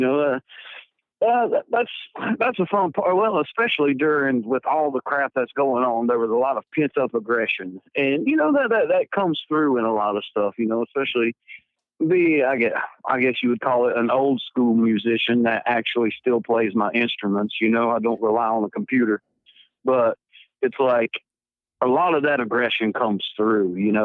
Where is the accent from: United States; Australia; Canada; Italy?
United States; North Carolina; I grew up in a place where they have it's called the Merle Watson Festival. Well, that's my hometown. That's where I live.